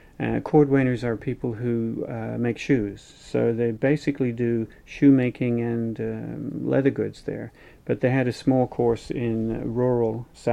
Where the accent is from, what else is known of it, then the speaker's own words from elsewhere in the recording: England, United Kingdom; also born or lived in Dublin, Ireland; I was born in Dublin, Ireland, in 1945. I actually grew up mostly in England and went to school in England, so I'm more, even though I have an Irish passport, I grew up in England. I'm more English than Irish.